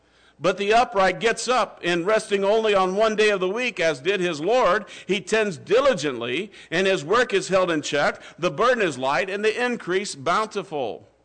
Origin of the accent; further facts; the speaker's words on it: Iowa, United States; now in New Mexico, United States; I'm from Iowa, and we have a lot of gardens in Iowa. I don't know why I never grew a garden there. I waited until I came to New Mexico to try to grow a garden.